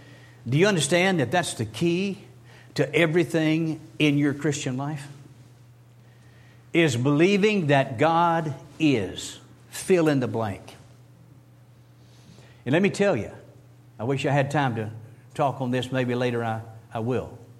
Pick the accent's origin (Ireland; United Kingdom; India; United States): United States; Kentucky; Now, I'm from Kentucky, and I tell folks, let me tell you the Kentucky definition.